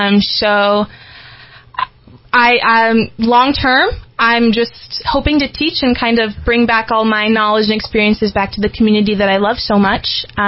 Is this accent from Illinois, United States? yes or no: no; Versailles, Ohio, United States; Born and raised in Versailles.